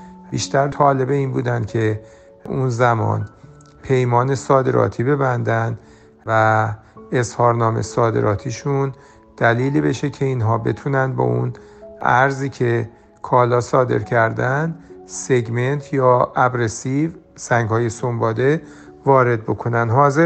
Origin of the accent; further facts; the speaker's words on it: Iran; گفت از کجا اومدی؟ من با افتخار کردم از ایران اومدم